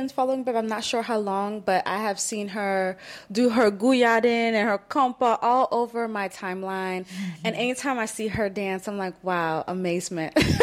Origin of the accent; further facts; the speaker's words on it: Jamaica; you guys know I'm Jamaican looking